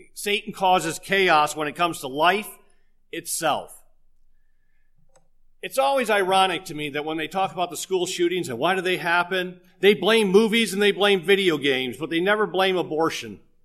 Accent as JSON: {"language": "English", "town": "Detroit", "region": "Michigan", "country": "United States", "tie": "born or raised there", "said": "Well, I grew up in Detroit in a high crime area."}